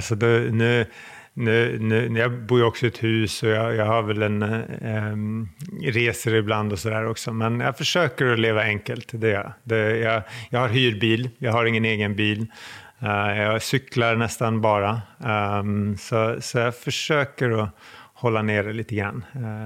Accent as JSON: {"language": "Swedish", "town": "Skinnskatteberg", "region": "Västmanland County", "country": "Sweden", "tie": "born or raised there", "also_born_or_lived": "Mariestad", "said": "Jag växte upp utanför Skinnskatteberg, så kommer verkligen från en liten ort."}